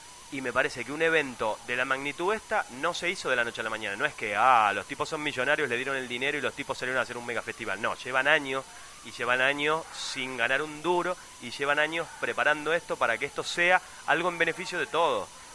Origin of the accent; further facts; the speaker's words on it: Saudi Arabia; Spanish is a second language; Pues soy extranjero, ¿eh? Soy de Arabia Saudita.